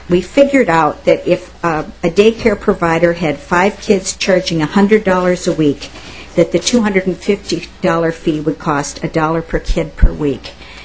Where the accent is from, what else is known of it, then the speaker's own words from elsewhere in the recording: Minnesota, United States; I'm from Olmsted County.